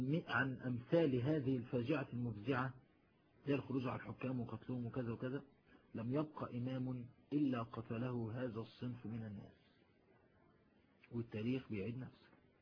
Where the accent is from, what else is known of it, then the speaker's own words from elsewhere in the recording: Egypt; انا من مصر